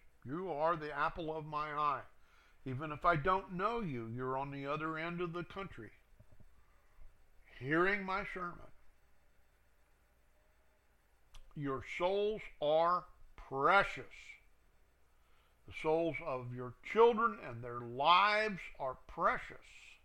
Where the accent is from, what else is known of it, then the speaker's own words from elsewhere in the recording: Cincinnati, Ohio, United States; I was born and raised in Cincinnati. We had segregated schools. We had segregated neighborhoods, segregated restaurants. That's not the South. That's in Ohio.